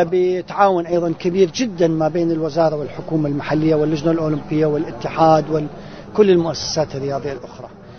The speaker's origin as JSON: {"language": "Arabic", "country": "Iraq", "said": "إحنا كعراقيين عندنا القدرة أن ندير أكثر من مباراة"}